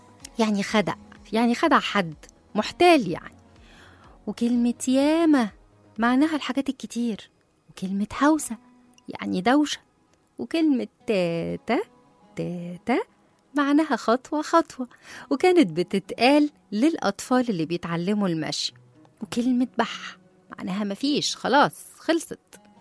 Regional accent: Egypt; وإحنا كمصريين متميزين بلهجتنا المصرية

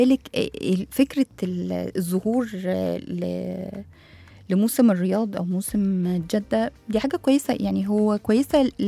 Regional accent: Egypt; ودي حاجه عشان نراجع نفسنا احنا بقى كمصر، كمصريين

